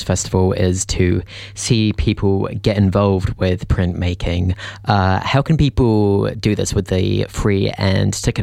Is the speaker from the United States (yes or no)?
no; West Auckland, Auckland, New Zealand; I grew up out in West Auckland.